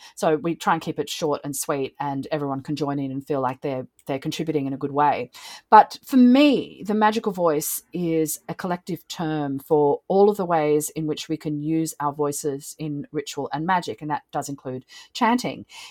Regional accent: Australia; as everyone can hear, I am also Australian

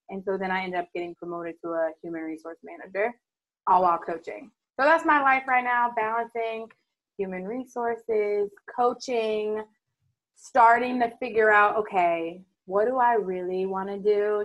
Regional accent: Kansas City, Missouri, United States; I was born and raised in Kansas City.

